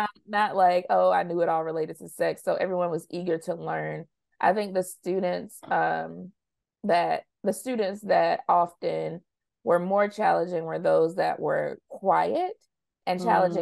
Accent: North Carolina, United States; Yeah, so I'm from North Carolina, and so I was a case manager in North Carolina for a bit at the local YWCA in Greensboro.

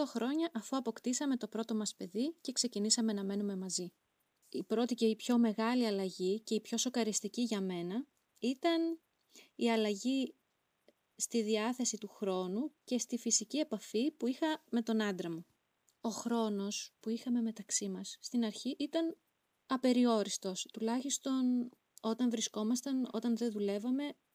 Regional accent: Livadeia, Central Greece, Greece; ότι εγώ είμαι από τη Λιβαδιά, εκείνος είναι από την Αύπακτο.

